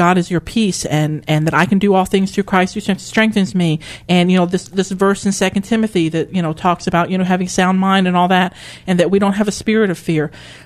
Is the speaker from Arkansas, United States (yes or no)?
no; Houston, Texas, United States; I have, you know, I grew up in the Houston area.